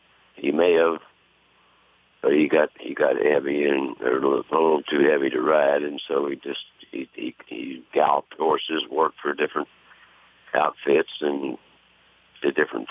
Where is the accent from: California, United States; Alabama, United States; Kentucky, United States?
Kentucky, United States; Lexington; also born or lived in Nicholasville; No, most of my childhood in Lexington.